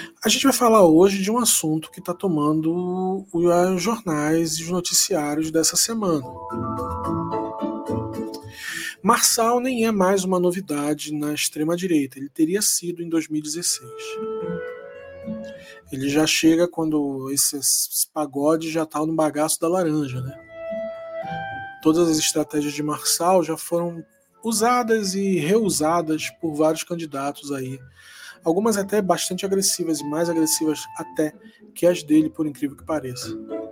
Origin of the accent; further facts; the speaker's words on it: Rio de Janeiro, Brazil; eu sou carioca.